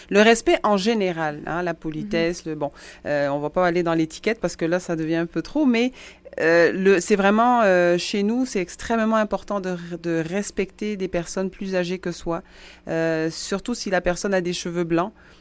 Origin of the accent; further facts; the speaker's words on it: Central African Republic; born there; je suis née en République centrafricaine, mais ma mère est hollandaise. Okay. Elle est blanche, c'est une européenne. Donc, j'ai eu dans ma maison deux couleurs, deux cultures, deux langues aussi, parce qu'elle parlait néerlandais